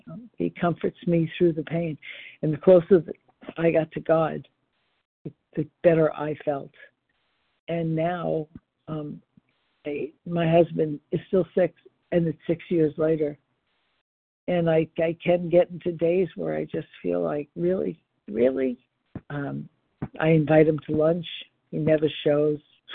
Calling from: Florida, United States; I am calling from Florida.

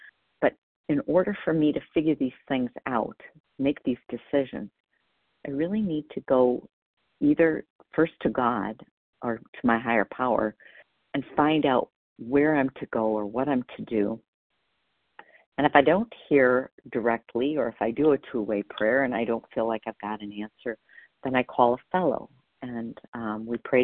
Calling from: Wisconsin, United States; Oh, sorry, Wisconsin.

